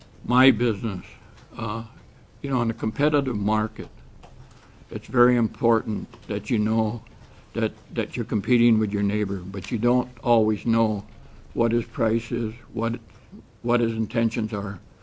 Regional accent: Valdez, Alaska, United States; from Valdez

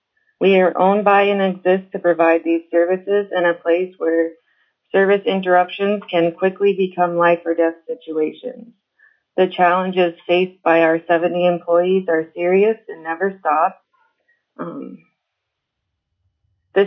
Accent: Kotzebue, Alaska, United States; now in Utqiagvik, United States; Well, I grew up in Kotzebue. I am proud to call Barrow my home.

